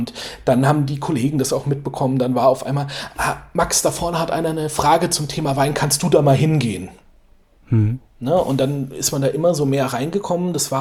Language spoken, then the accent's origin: German; Bavaria, Germany; born there; Also ich komme ja gebürtig aus einer Weinbauregion. Ich bin in Franken geboren